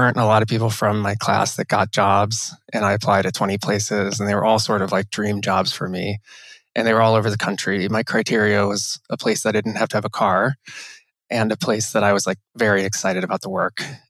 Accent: Cincinnati, Ohio, United States; I grew up in Cincinnati, Ohio, and I'm the first architect in my family.

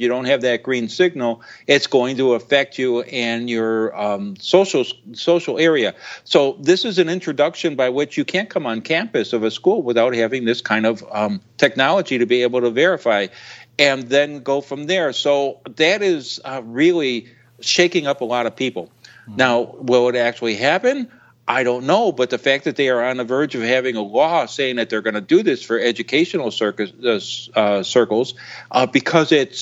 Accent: Illinois, United States; my home state, Illinois

